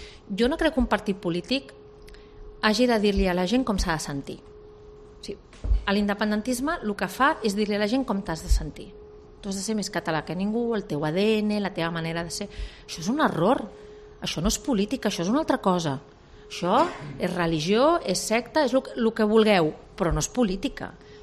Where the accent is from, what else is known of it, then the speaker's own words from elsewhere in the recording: Catalonia, Spain; Escolta, jo sóc catalana. soc catalana, soc espanyola també, però soc primer soc catalana, tota la vida he estat catalana.